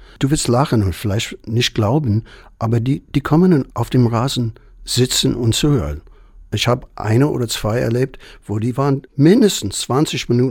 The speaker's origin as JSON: {"language": "German", "country": "United States", "second_language": "German", "said": "für mich als Amerikaner, das ist ja Wahnsinn."}